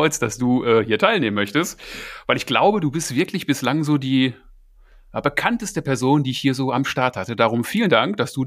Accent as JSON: {"language": "German", "town": "Essen", "region": "North Rhine-Westphalia", "country": "Germany", "tie": "born there", "lives_now": "Moers, Germany", "said": "Ich komme gebürtig aus Essen und wohne mittlerweile in Moers."}